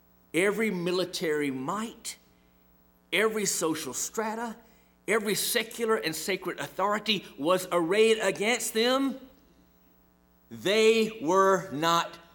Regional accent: Montgomery, Alabama, United States; 61 years ago, in my hometown of Montgomery, Alabama, May of 1961

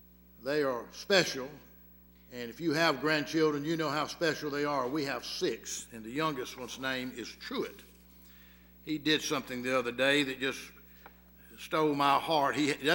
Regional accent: Albany, Georgia, United States; You know, growing up in Albany, because if I'm here very long, you're going to hear some more Albany stories.

